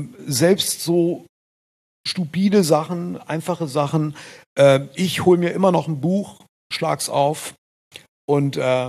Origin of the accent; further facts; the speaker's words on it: Italy; German is a second language; now in Germany; Ich bin Italiener, lebe in Deutschland, fahre nach Japan und mache dann japanische Tätowierungen auf Japaner